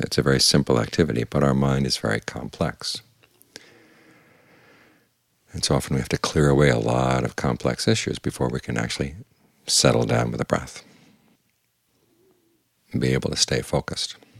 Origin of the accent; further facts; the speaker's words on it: United States; Of course, being an American, I went back and I criticized him for saying to catch the breath.